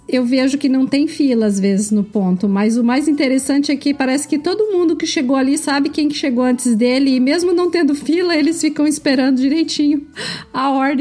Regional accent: Brazil; Eu também sou brasileira.

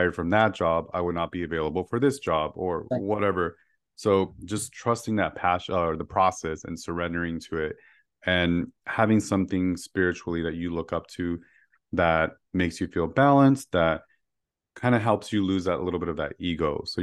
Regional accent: Los Angeles, California, United States; I grew up in East LA, Boyle High, so all we had was like hills.

